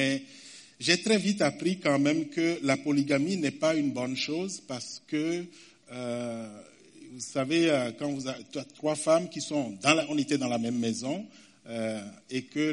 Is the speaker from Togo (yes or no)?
yes; Togo; Mon arrière-plan familial. Je viens du Togo.